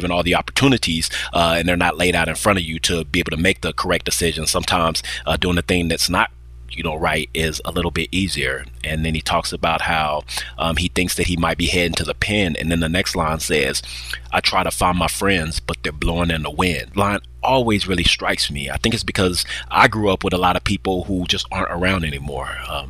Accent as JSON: {"language": "English", "town": "Austin", "region": "Texas", "country": "United States", "said": "I'm from Austin, Texas."}